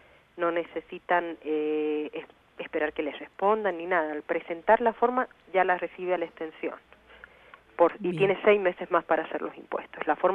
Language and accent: Spanish; Argentina; now in United States; yo soy de Argentina y en México es lo mismo